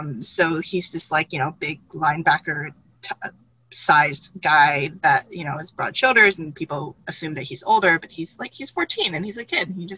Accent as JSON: {"language": "English", "town": "Los Angeles", "region": "California", "country": "United States", "tie": "born or raised there", "said": "I grew up in East LA where I set the book"}